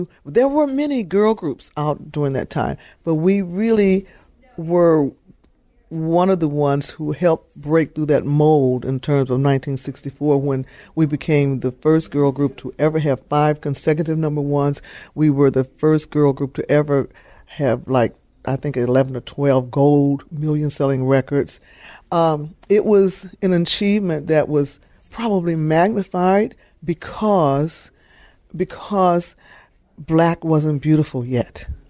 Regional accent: Detroit, Michigan, United States; being a little black girl growing up in Detroit, Michigan, when segregation was still the thing of the land

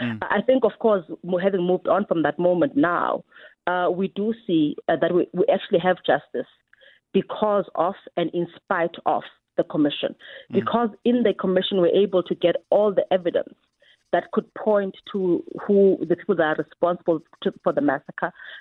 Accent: South Africa; guns that were issued by us and authorized by us as South African citizens.

